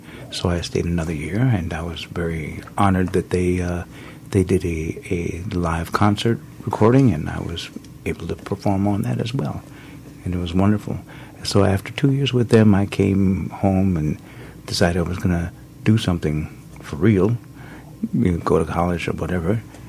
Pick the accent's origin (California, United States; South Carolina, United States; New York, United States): South Carolina, United States; Charleston; born there; Okay, I was born in South Carolina, Charleston.